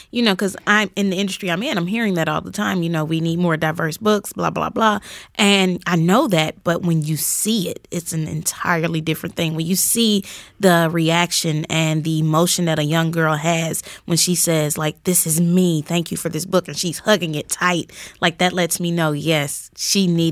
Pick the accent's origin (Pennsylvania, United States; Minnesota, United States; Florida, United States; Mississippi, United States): Mississippi, United States; as a young black girl growing up in Mississippi, I grew up hearing about Emmett Till.